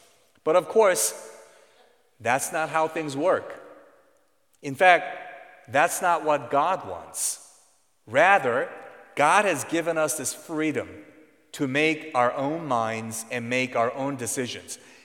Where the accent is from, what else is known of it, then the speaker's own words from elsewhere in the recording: Broadview Heights, Ohio, United States; I'm from Broadview Heights.